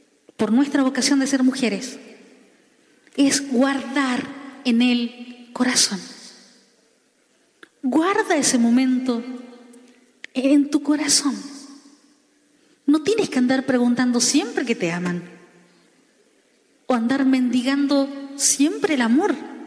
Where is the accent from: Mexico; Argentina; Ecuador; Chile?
Chile; En Chile, yo soy chilena